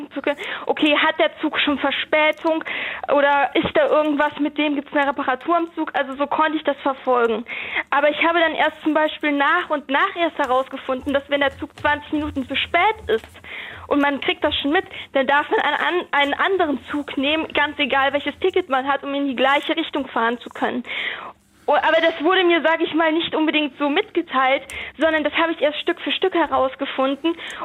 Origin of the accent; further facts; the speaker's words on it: Bonn, North Rhine-Westphalia, Germany; ich komme ursprünglich aus Bonn und wollte dann am Wochenende immer zurück zu meiner Familie nach Bonn fahren.